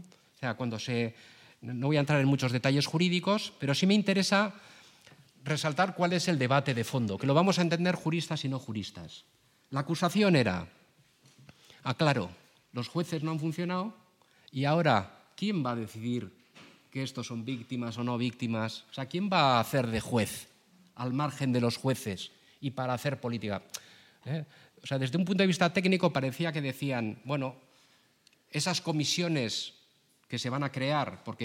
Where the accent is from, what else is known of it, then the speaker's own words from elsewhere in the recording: Basque Country, Spain; yo, como yo vengo del País Vasco, pues es mi tema, ¿no?